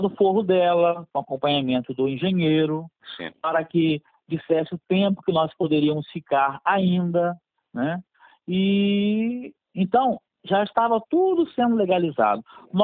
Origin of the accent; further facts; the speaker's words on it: Bom Jesus, Brazil; sou de Bom Jesus, de uma capela chamada Usina Santa Maria.